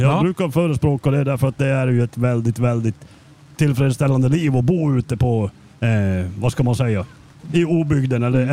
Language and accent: Swedish; Korpikula, Norrbotten County, Sweden; Sån här forsränning i en fors i hembyn där jag kommer ifrån, Korpikula, precis på där man ser över Finland varje morgon.